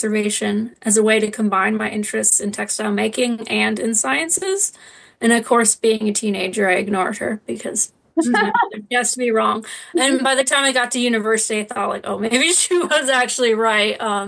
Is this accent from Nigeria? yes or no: no; Connecticut, United States; So as you picked up from my accent, I'm not Scottish, I'm American. So I'm from Connecticut, which is a state in the northeast up by New York.